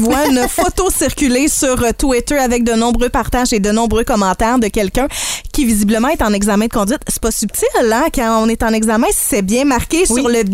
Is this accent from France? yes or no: no; Rivière-du-Loup, Quebec, Canada; moi, c'est que je viens de Rivière-du-Loup, une petite ville.